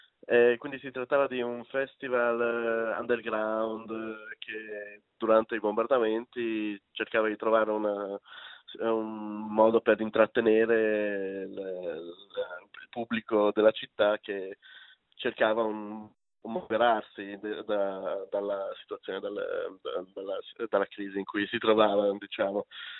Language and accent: Italian; Hungary; essendo ungherese anch'io